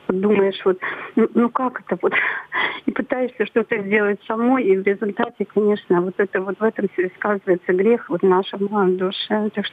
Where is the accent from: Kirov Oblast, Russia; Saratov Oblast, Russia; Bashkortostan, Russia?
Bashkortostan, Russia; я из Башкирии.